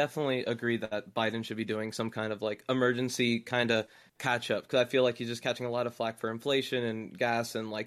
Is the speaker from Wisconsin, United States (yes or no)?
no; Miami, Florida, United States; I'm at the University of Florida, but I'm from Miami.